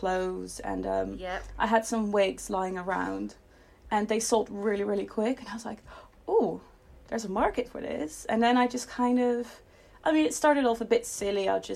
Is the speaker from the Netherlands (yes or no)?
yes; South Holland, Netherlands; now in United Kingdom; No, I'm from the Netherlands.